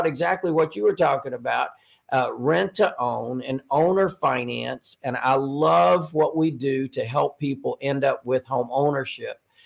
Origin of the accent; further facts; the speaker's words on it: North Carolina, United States; And then when I was actually transferred from Charlotte, North Carolina, right? North Carolina, another fellow North Carolinian brother there.